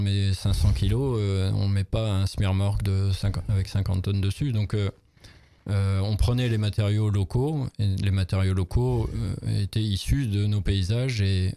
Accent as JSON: {"language": "French", "country": "France", "moved": "as an adult", "said": "quand je suis parti à 20 ans, je voulais être un citoyen irlandais. Je voulais pas qu'on me reconnaisse en tant que Français."}